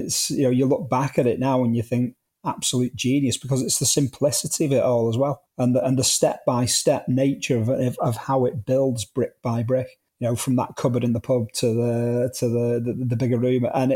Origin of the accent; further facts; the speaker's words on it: Wigan, North West England, United Kingdom; I did quite a bit of my growing up in Wigan, and that was the local big local sports shop in Wigan town centre.